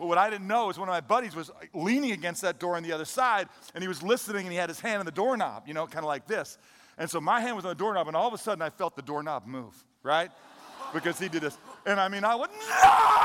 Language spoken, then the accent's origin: English; St. Louis, Missouri, United States; I can remember, I grew up in St. Louis, Missouri